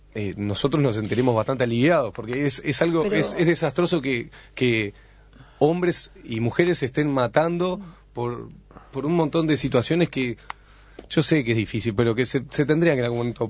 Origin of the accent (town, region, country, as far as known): Uruguay